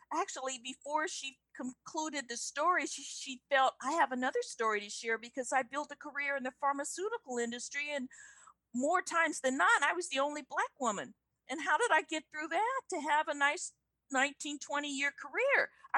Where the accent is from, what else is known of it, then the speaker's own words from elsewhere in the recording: Riverside, California, United States; Come to think of it, in my hometown of Riverside, California, one of my classmates was, she had a seizure.